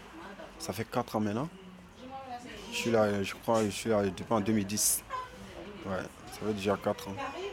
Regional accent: Côte d’Ivoire; Je viens de la Côte d'Ivoire.

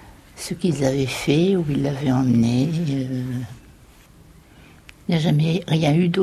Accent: Algiers, Algiers Province, Algeria; born there; Je suis née à Alger et on s'est connus à Alger.

